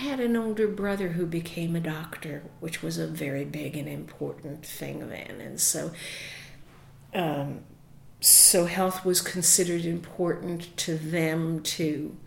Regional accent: Long Island, New York, United States; I grew up on Long Island, and my grandparents, both sets, lived in Brooklyn at the time.

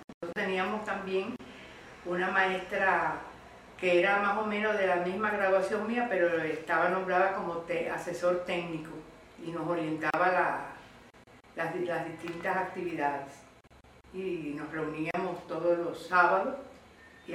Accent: Zihuatanejo, Guerrero, Mexico; Yo era natural de Zahuatanejo y allí había trabajado en muchas escuelas rurales de la cercanía.

